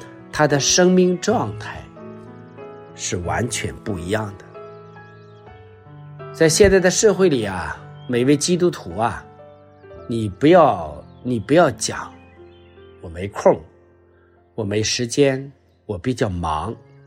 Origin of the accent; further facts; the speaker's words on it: China; 但是正常的人不吃饭的话，我们中国人都说饿七不饿八。